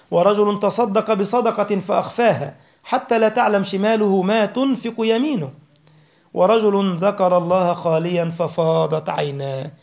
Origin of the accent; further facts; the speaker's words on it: Egypt; مثلا الآن أنا مثلا من مصر